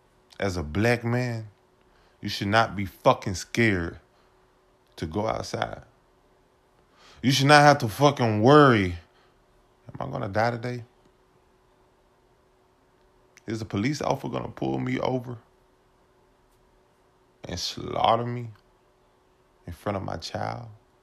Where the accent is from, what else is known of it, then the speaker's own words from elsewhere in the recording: Mississippi, United States; I grew up in Mississippi, and I never experienced racism here.